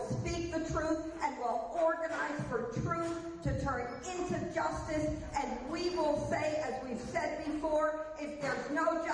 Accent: Detroit, Michigan, United States; I'm from Detroit.

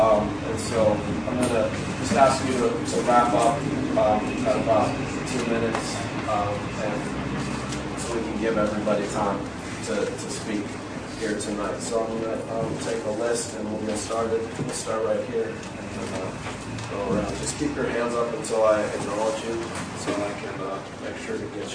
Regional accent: Seattle, Washington, United States; I'm from Seattle, and I know where I'm from, you know, they just closed 5 schools in our city

